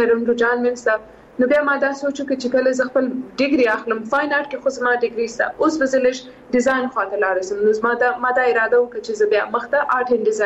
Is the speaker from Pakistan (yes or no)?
yes; Quetta, Balochistan, Pakistan; moved away as an adult; also born or lived in Karachi; او زه سیم په کوټی کې پیدا شوی